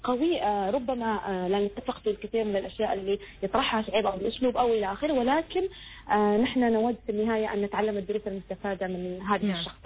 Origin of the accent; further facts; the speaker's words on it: Oman; وبعدنا ما صار عندنا أسلوبنا الخاص كعمانيين في هذا المجال.